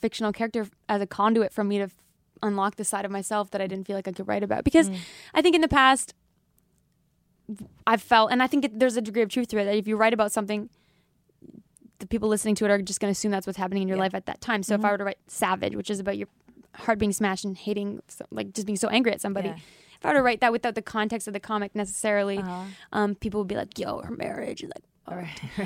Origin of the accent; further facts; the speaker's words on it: Philippines; Yeah, like I grew up in the Philippines.